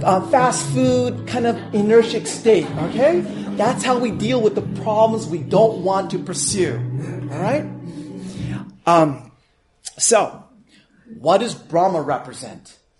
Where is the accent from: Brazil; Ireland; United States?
United States; born there; I'm an Indian descent, but I was born in America, so I have two cultures going with me.